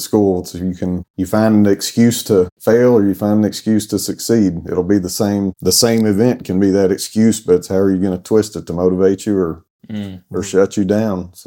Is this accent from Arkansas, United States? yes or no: yes; Batesville, Arkansas, United States; So I was born and raised in Arkansas, but over in Northeast Arkansas in Batesville.